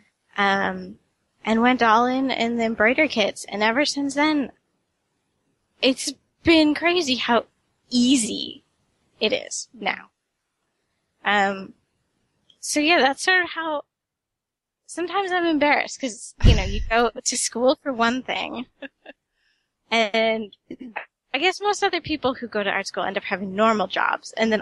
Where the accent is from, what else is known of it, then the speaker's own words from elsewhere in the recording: United States; For growing up in America, you know, I didn't have cable growing up, so I have a very British sense of humor.